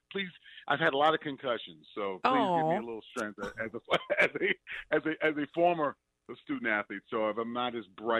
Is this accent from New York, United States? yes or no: yes; New York City, New York, United States; now in Chicago, United States; So, no, I'm from New York City originally, and then my family is from the great state of Alabama.